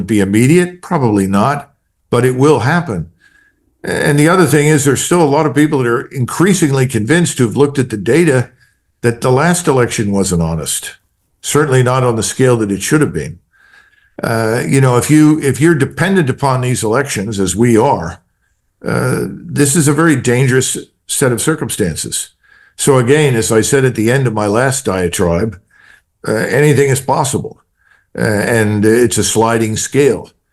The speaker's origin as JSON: {"language": "English", "region": "Pennsylvania", "country": "United States", "said": "I'm originally from Pennsylvania. My British ancestors settled there in 1681. So I'm somewhat familiar with Pennsylvania."}